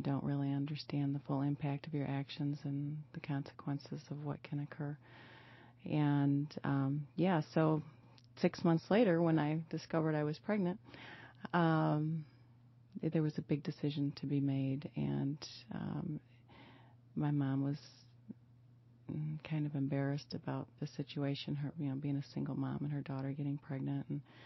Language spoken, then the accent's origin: English; Waterford, Michigan, United States; also born or lived in Indiana; Well, I was born in Indiana, and had three older brothers. I have a sister that's 4 years younger than me. So we lived in Indiana, had a cornfield backyard that we would go back and play in. We moved to Michigan when I was six